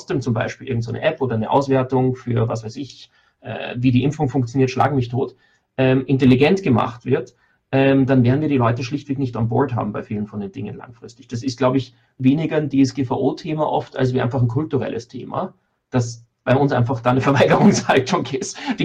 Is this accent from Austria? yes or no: yes; Austria; dann habe ich in Deutschland kein Gericht, wo ich als Österreicher hingehen kann.